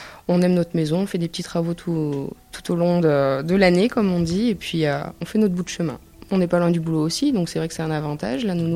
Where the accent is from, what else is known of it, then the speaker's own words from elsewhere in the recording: Saint-Étienne, Auvergne-Rhône-Alpes, France; Non, moi je suis stéphanoise à la base, donc du coup je suis arrivée ici en 2016